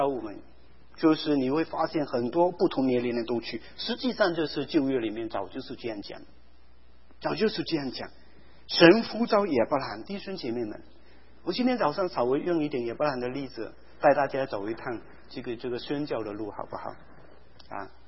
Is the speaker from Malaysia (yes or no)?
yes; Malaysia; 因为我们家乡马来西亚那些家乡里面的人都是最少要讲中文嘛